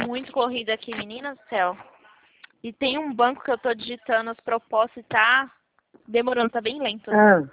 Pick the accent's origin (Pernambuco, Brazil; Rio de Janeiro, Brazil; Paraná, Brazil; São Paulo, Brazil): São Paulo, Brazil; Presidente Prudente; somos de Prudente.